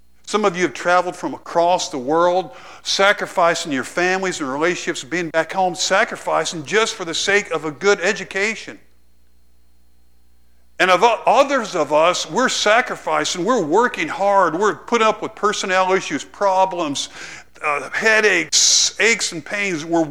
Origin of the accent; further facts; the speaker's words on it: United States; born there; No, I speak English because I'm an American. I was born in America.